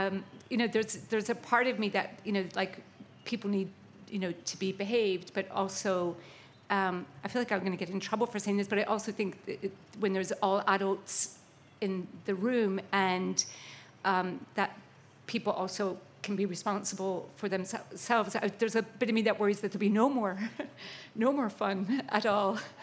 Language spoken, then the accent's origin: English; Ireland; Because I'm Irish.